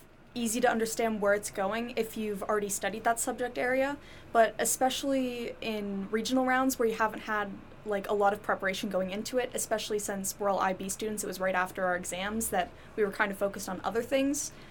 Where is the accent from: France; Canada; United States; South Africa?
Canada; Campbellford, Ontario; I am in grade 11 at CCI, and I'm from Campbellford.